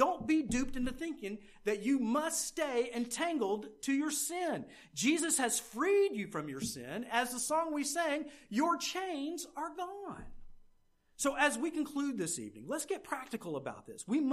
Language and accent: English; United States; And I was slightly embarrassed that as an American, these traits were what we were known for.